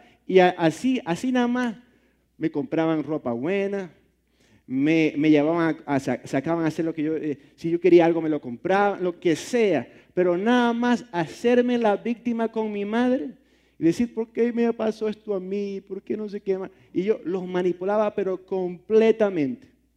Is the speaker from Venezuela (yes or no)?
yes; Maracaibo, Zulia, Venezuela; yo soy de Maracaibo, Venezuela. Maracaibo, Venezuela, está en un estado que se llama el Zulia. En el Zulia hay tribus de diferentes etnicidades, guajiros, yupac, yanomami, así se llaman.